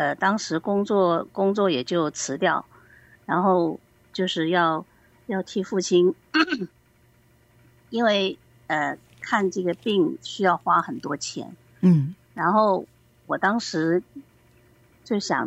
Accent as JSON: {"language": "Chinese", "country": "China", "tie": "born there", "said": "我是在中国内地出生的，是1969年"}